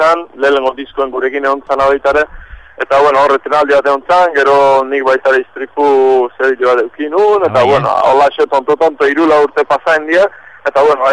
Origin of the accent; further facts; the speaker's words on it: Azpeitia, Basque Country, Spain; hiru geha Azpeiti harrak